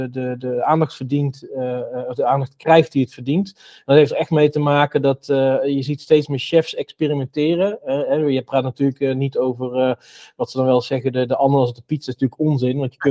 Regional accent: North Brabant, Netherlands; als Brabander

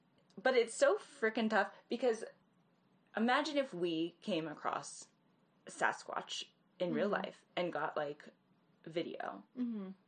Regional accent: Washington, United States; which is actually very close to where we live or where mm-hmm. we grew up in Pierce County

